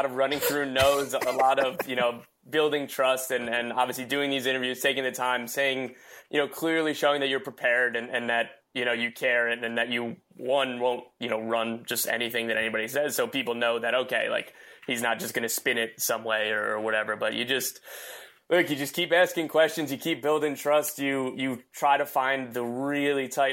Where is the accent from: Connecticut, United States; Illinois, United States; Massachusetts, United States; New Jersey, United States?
New Jersey, United States; Wall; Yeah, man. Down the beach. I'm from Wall, the Belmar, Asbury area.